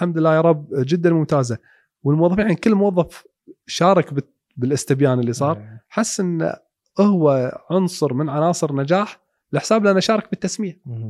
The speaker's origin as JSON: {"language": "Arabic", "country": "Kuwait", "said": "خلنا أقول لك إحنا ككويتيين شياطين"}